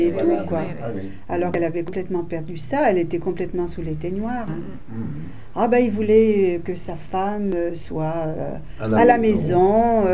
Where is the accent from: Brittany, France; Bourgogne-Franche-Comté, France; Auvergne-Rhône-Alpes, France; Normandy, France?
Auvergne-Rhône-Alpes, France; Le Coteau; born there; Je suis née au Coteau, de parents costellois en plus. Toute la famille est costelloise, de génération en génération.